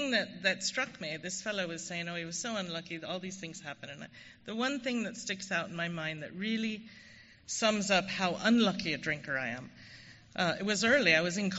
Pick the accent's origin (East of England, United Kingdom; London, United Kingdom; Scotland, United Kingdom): London, United Kingdom; I was born in London, which will save you wondering. I grew up in a pub. It was my grandparents' pub, and I'm an only child and an only grandchild